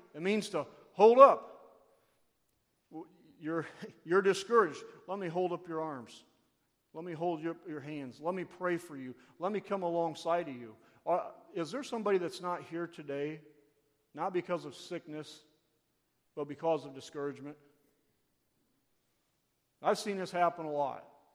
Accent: Indiana, United States; But you know, I'm from Northern Indiana, so I'm going to go buy a Cubs game.

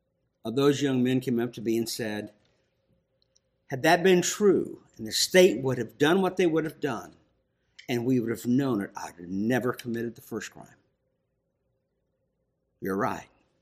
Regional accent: Ohio, United States; I wasn't actually from the hills, I was from Ohio. It's the rolling hills, not mountains.

